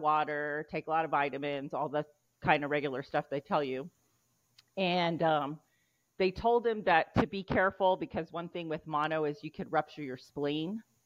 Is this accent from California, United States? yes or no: yes; California, United States; we're both from the Bay Area. So, you know, we both were born and raised in the Bay Area.